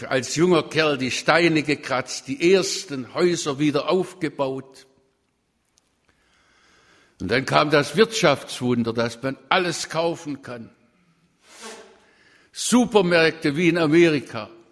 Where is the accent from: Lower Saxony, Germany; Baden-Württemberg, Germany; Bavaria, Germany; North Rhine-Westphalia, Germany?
Baden-Württemberg, Germany; Ich komme ja aus Württemberg, meine Sprache lässt nicht verleugnen.